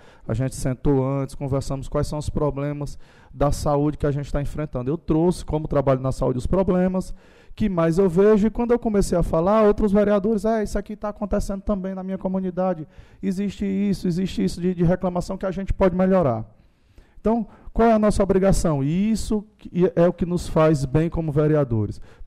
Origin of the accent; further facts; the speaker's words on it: Crato, Ceará, Brazil; also born or lived in Parnaíba; Eu sou cearense do Crato, mas morei em Parnaíba.